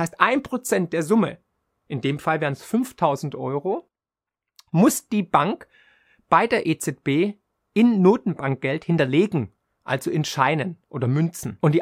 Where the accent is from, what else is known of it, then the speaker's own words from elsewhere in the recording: Baden-Württemberg, Germany; Und für mich als Schwabe besonders schlimm, dass es auf dem Sparbüchle keine Verzinsung mehr gibt.